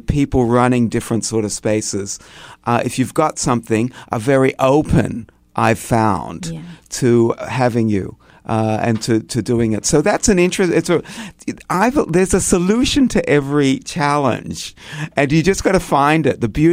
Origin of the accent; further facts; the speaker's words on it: Australia; So I have to name and claim I'm Australian.